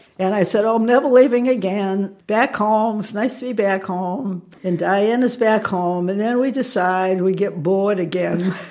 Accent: South Portland, Maine, United States; also born or lived in St. Johnsbury, Vermont; I was born in St. Johnsbury, Vermont, because my father worked for Shell Oil and got transferred up there. But actually, I grew up in South Portland from the time I was 4 years old until I spread my wings and left.

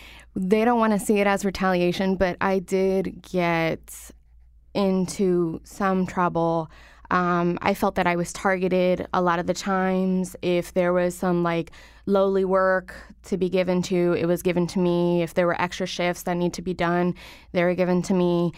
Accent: Waterbury, Connecticut, United States; also born or lived in Hartford; Well, I was born here in Hartford, raised in Waterbury, to a low-income family

